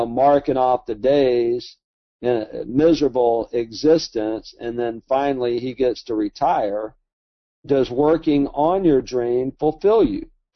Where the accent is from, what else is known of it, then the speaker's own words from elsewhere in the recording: Alabama, United States; because he's so smart and I'm from Alabama.